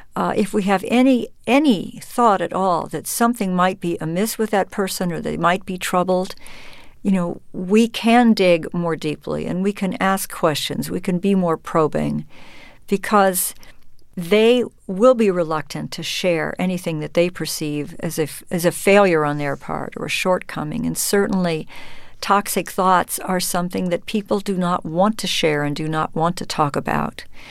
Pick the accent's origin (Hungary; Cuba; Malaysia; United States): United States; Colorado; Culturally, I come from Colorado. A lot of people that I know, most people that I know, own some kind of firearms.